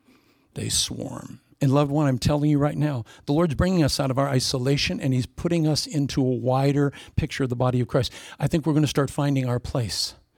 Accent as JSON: {"language": "English", "region": "Midwest", "country": "United States", "tie": "born or raised there", "said": "I was raised in the Midwest. We had locust swarms come in."}